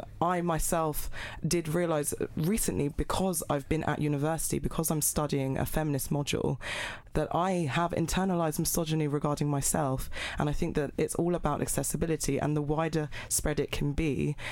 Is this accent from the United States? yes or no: no; United Kingdom; also born or lived in Iran; I'm Iranian, but I was brought up in Britain.